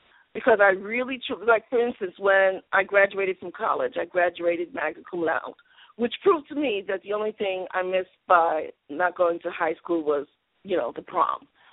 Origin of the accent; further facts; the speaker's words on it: New York City, New York, United States; You know, like I said, I grew up in Harlem, and there was a lot of older people who didn't know how to write